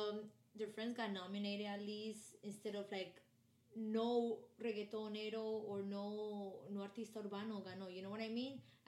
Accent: Miami, Florida, United States; We are from Miami 305.

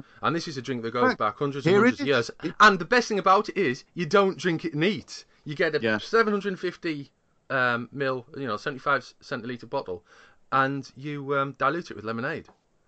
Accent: Yorkshire and the Humber, United Kingdom; So as a Yorkshireman

